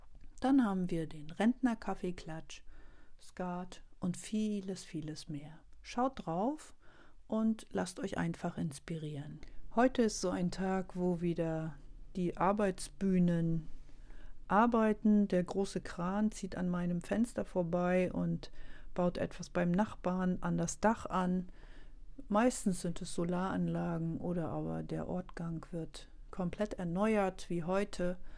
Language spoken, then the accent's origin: German; Wittenförden, Mecklenburg-Vorpommern, Germany; meine Heimat befindet sich in einem Dorf in Mecklenburg bei Schwerin und heißt Wittenförden.